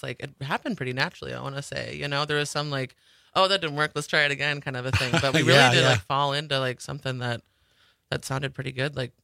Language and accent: English; Sandwich, Illinois, United States; So I grew up in Illinois, in a little town called Sandwich.